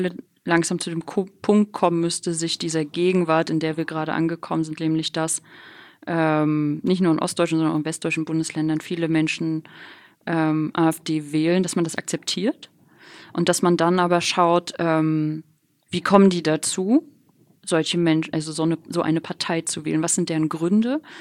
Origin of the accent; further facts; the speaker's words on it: Rostock, Mecklenburg-Vorpommern, Germany; Als Ossi in westdeutschen Redaktion bist du halt, wundern sich alle, warum du kein Sächsisch sprichst, obwohl du aus Rostock kommst.